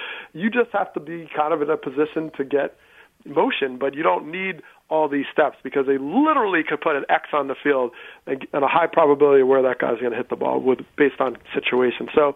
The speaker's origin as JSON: {"language": "English", "region": "New Jersey", "country": "United States", "tie": "born or raised there", "said": "and I grew up in Jersey, so I knew Lenny's New York Mets career."}